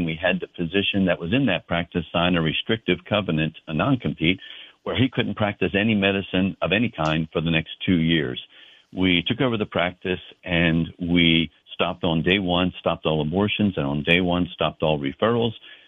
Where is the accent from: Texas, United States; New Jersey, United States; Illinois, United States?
New Jersey, United States; moved away as an adult; now in Florida, United States; Well, I grew up in New Jersey, went to medical school up in New Jersey, and then came down to Florida for my residency program